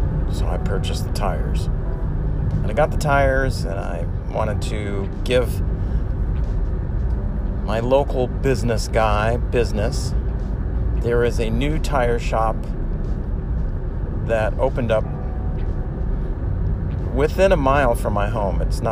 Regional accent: Brazil; I grew up in Brazil.

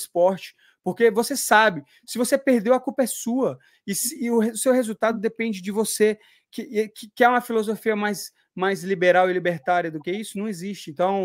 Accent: Brasília, Federal District, Brazil; Então, eu sou de Brasília, eu sou de uma bolha

